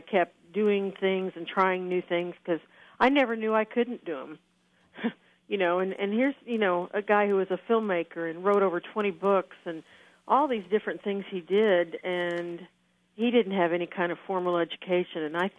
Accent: Fort Scott, Kansas, United States; Well, I grew up in Fort Scott, too, so I think I first became aware of Gordon.

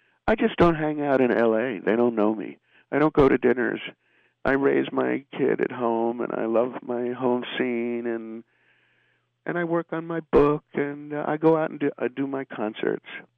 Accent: New York, United States; Well, as a New Yorker, you want to get out of town.

